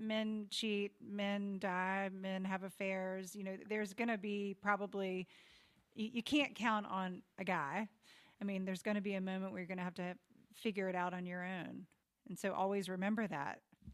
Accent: the South, United States; You know, growing up in the South, and a lot of the women that I work with are in the South

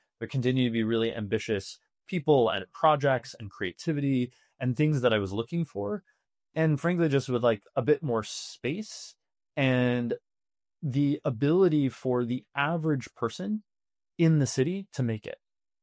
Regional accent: St. Louis, Missouri, United States; And, you know, I grew up in St. Louis, Missouri. And so like we had four seasons and we had a life that kind of looked like this.

